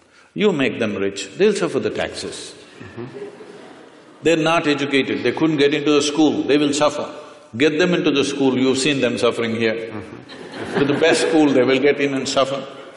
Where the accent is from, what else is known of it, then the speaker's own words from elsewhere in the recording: Mysore, Karnataka, India; I was in Mysore, my hometown.